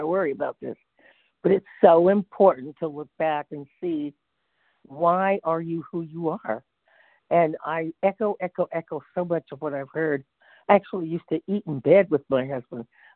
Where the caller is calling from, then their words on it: California, United States; I'm calling from California, and I'm so grateful for the meeting.